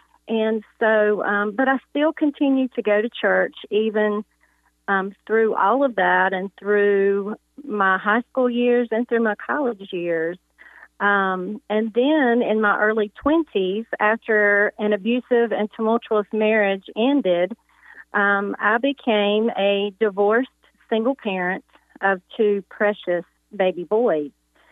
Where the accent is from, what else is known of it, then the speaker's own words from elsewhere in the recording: China Grove, North Carolina, United States; Well, as you said, I am from North Carolina, and a small town, in fact, China Grove.